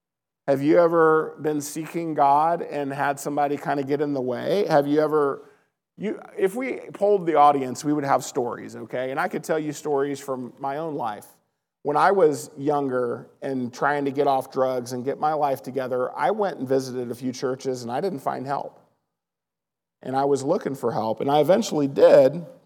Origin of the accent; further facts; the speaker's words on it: Little Rock, Arkansas, United States; I grew up some in Little Rock, mostly in Little Rock in Arkansas, but then I got kicked out of school because I got into drugs when I was like 15, and I moved to this little town called Searcy